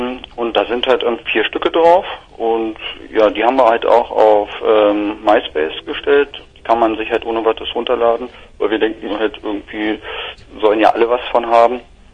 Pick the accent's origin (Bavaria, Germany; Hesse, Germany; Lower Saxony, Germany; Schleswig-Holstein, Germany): Lower Saxony, Germany; Göttingen; Wir kommen aus Göttingen.